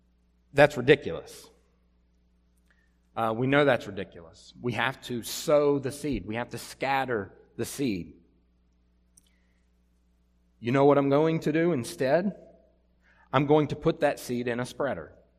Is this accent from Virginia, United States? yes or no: yes; Blacksburg, Virginia, United States; I'm from around this area. I grew up in Lusser's Gate down in Blacksburg.